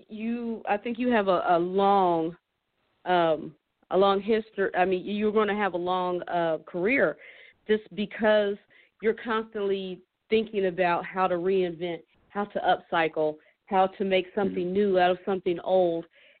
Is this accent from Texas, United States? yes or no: no; Dayton, Ohio, United States; being born and bred in Dayton, you know, I know that, you know, Dayton struggles sometimes